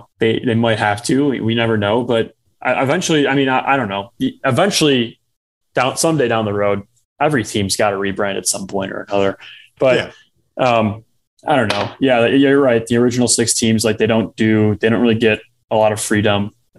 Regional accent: Chicago, Illinois, United States; And I wish that, you know, my hometown team, the Blackhawks, would do more.

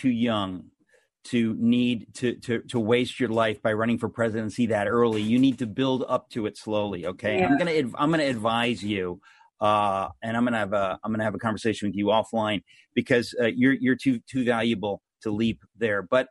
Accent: Connecticut, United States; Now, I grew up in Connecticut, so I'm sort of hoping you'll run for governor of Connecticut

